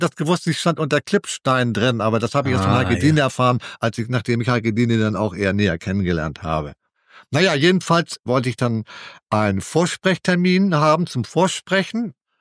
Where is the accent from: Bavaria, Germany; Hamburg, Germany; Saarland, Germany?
Hamburg, Germany; accent: Hamburg; ist ja gar nicht mein Hamburger Akzent, hört man ja heute noch immer durch ordentlich.